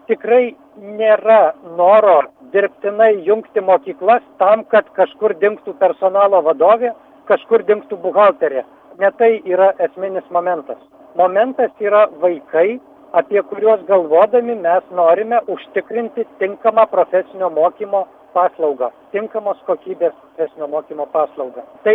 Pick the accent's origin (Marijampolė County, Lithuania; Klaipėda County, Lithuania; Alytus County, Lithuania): Alytus County, Lithuania; Alytus; now in Vilnius, Lithuania; Aš pats esu iš Alytaus ir atleiskit Alytau. Išvežiau į Vilnių savo potencialą, šiandien 3 mažamečius vaikus.